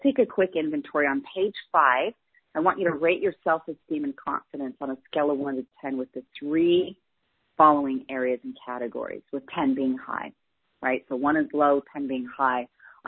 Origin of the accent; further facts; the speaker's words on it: Salt Lake City, Utah, United States; I'm a natural redhead, and I grew up here in Salt Lake City, Utah, which Utah has changed a lot over the years.